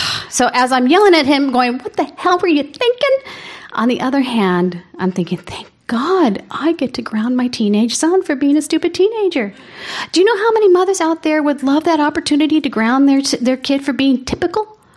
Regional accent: Michigan, United States; In our state, we're from Michigan, so in our state there was only actually two doctors at that time that diagnosed autism.

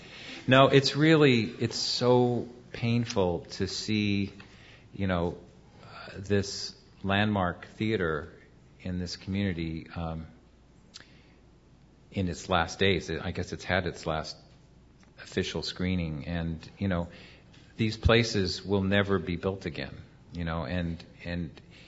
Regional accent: Walnut Creek, California, United States; also born or lived in Grass Valley, United States; Well, I came here in eighth grade, and when I arrived at high school at Ignacio Valley High, I had lived in a town that had 3,000 people, roughly, Grass Valley, California.

